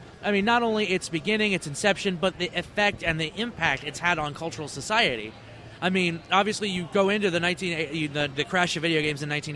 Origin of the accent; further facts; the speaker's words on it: Frederick, Maryland, United States; Well, yeah, we're from Frederick, so it was a bit of a drive for us, but we got to go down there.